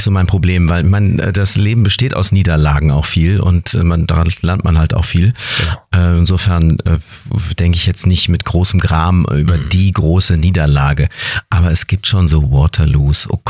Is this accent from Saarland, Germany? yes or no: no; Hilden, North Rhine-Westphalia, Germany; born there; also born or lived in Grevenbruch / Fulda; Im Pass steht Hilden. Wir haben zu der Zeit in Grevenbruch gewohnt.